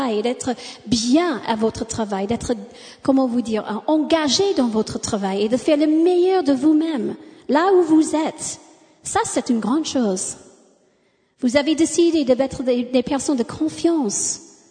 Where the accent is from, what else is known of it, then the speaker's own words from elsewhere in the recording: Chicago, Illinois, United States; born there; accent: American; French is a second language; Je suis né à Chicago avec deux parents américains.